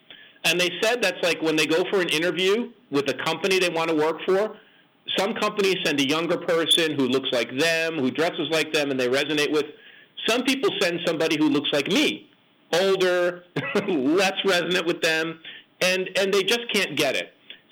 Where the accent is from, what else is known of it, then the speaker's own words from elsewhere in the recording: United States; I understand where that comes from, especially as an American